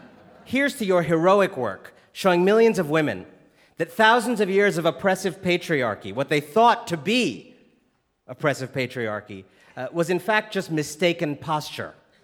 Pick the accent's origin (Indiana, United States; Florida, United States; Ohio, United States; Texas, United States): Ohio, United States; born there; You know, I was born in Northeast Ohio, which is why growing up, my father referred to my sister and me as the original Cleveland Indians.